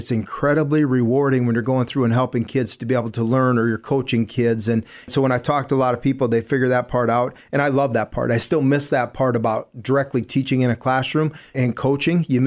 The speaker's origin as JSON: {"language": "English", "town": "Chester", "region": "South Dakota", "country": "United States", "tie": "born or raised there", "said": "I grew up in Chester, the booming metropolis of Chester, South Dakota. So if you know where that's at, and I love and appreciate my small town experience there"}